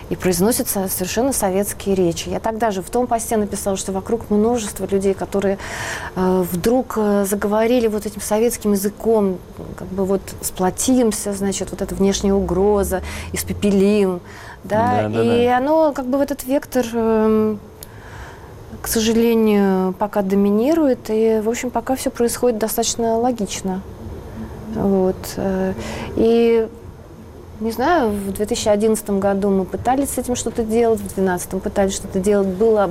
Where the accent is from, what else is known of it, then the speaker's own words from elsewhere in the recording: Moscow, Russia; я выросла в Москве, что я ее люблю, я люблю Чистые пруды